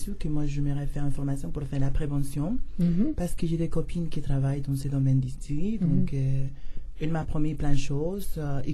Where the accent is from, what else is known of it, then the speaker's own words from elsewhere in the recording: Béthune, Hauts-de-France, France; now in Paris, France; Voilà, donc je suis trans parisienne. Bon, je suis originaire de Béthune et j'ai 34 ans.